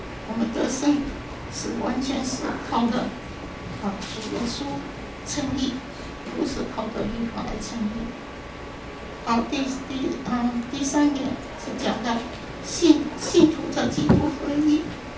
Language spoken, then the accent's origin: Chinese; China; 我是中国人